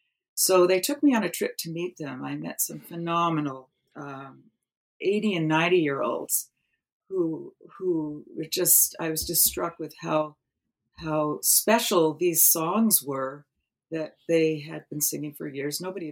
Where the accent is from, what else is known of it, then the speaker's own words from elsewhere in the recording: Atlantic Canada, Canada; growing up in the East Coast of Canada, I was also immersed through family connections and community connections in folk music and oral music making.